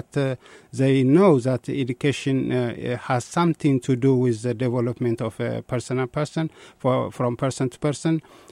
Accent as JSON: {"language": "English", "country": "Eritrea", "said": "And as soon as I tell him I'm from Eritrea, he didn't know where Eritrea is."}